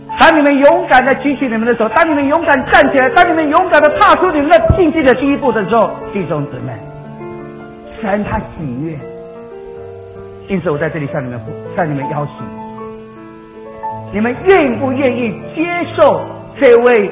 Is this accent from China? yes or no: yes; China; 我们中国人太多不好意思